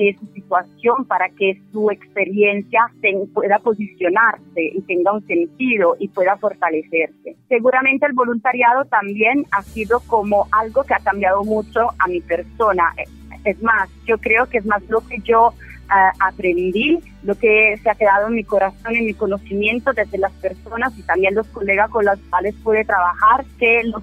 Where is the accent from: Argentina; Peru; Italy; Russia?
Italy; now in Colombia; italiana, y trabajo como oficial asociado de protección para el Alto Comisionado de las Naciones Unidas para los Refugiados, ACNUR, aquí en Colombia.